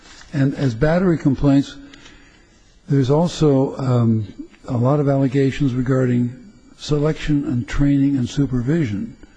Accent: California, United States; For my sins, I'm from California.

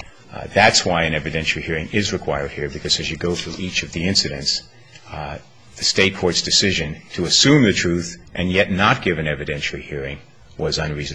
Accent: New York, United States; Even though I'm from New York, I couldn't do much for 8 seconds.

